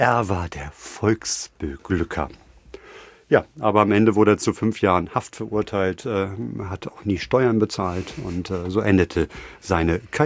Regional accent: Hamburg, Germany; in meiner Heimatstadt Hamburg

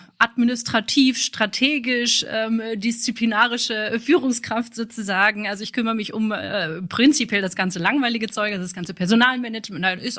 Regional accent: Oberhausen, North Rhine-Westphalia, Germany; born there; Also ich bin gerade so ein bisschen ein Hybrid. Also ich komme ursprünglich aus Oberhausen, gebürtige Oberhausenerin.

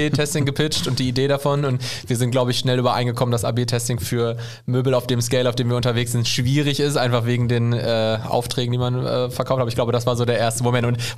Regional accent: Gelsenkirchen, North Rhine-Westphalia, Germany; 33 Jahre, gebürtiger Gelsenkirchener, im Ruhrgebiet aufgewachsen.

